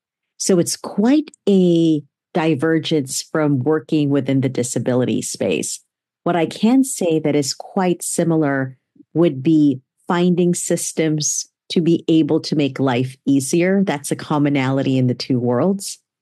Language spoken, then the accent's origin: English; Manila, Metro Manila, Philippines; now in United States; I was born and raised in Manila in the Philippines, and we migrated to the U.S. X number of years ago. It's been quite a thrill to be able to navigate the two kinds of cultures.